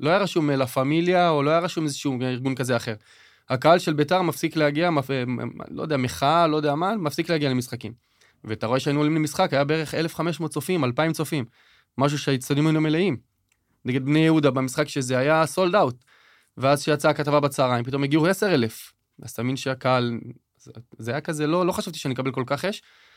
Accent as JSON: {"language": "Hebrew", "town": "Jerusalem", "region": "Jerusalem District", "country": "Israel", "said": "כי אני ירושלמי, אתה יודע, אני חי את זה"}